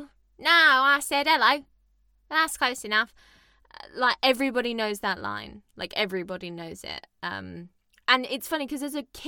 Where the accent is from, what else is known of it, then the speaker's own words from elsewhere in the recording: United Kingdom; And as a Brit, I was like